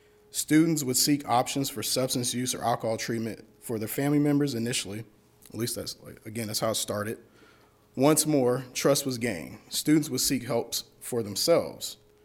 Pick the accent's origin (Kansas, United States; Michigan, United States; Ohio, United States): Kansas, United States; Kansas City; It's something I did not have growing up in Kansas City, Kansas, USD 500.